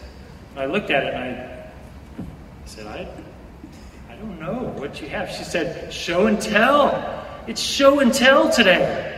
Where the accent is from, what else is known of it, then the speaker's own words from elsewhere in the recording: California, United States; And I'm from Central California, right?